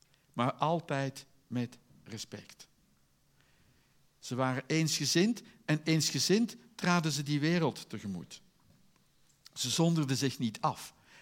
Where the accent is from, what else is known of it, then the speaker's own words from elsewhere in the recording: Netherlands; En wat zijn wij Nederlanders daar moeilijk in?